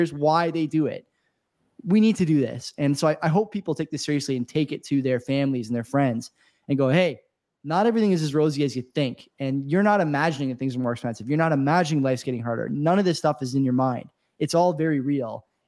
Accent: Canada; I mean, not us, we're Canadian, but we have our own problems, I'm sure.

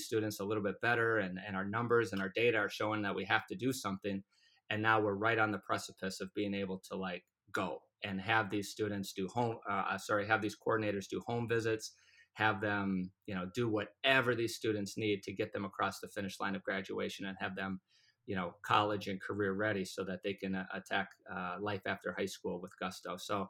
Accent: Minnesota, United States; I'm from Minnesota and we live very close to Minneapolis.

